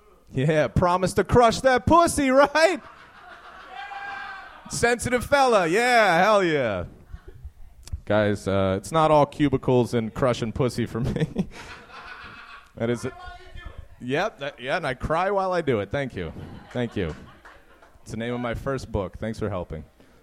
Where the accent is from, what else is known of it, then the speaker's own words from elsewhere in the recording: Baltimore, Maryland, United States; Guys, I am down from Baltimore. I know Brandon besmirched my fine city, but how do you guys feel about Baltimore?